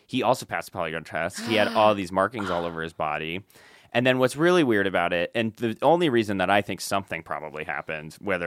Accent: Phoenix, Arizona, United States; So I'm from Phoenix

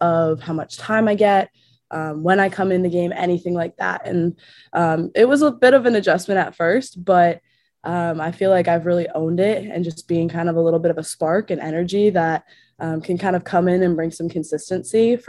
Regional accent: New Hampshire, United States; even at the D3 level in New Hampshire, like, our town bou

